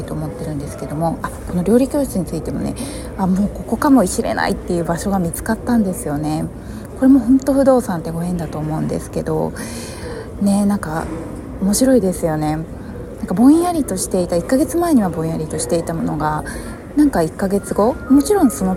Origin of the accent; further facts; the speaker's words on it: Shizuoka, Japan; 静岡もそこからお茶、自分の地元なんですけれども